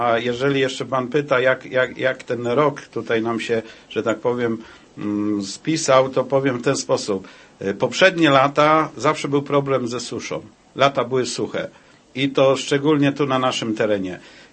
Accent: Greater Poland Voivodeship, Poland; No tragedia jest, jestem tam z okolic Pudliszek, z pomidorami.

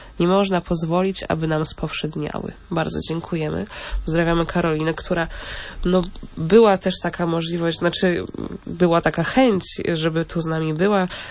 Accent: Poznań, Greater Poland Voivodeship, Poland; Ja jestem jedna z Poznania

